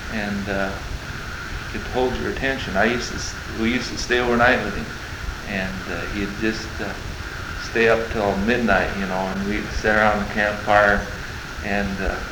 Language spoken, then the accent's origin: English; Oregon, United States; Well, I was raised in Central Oregon, and Tom used to come and herd sheep next to my father's ranch.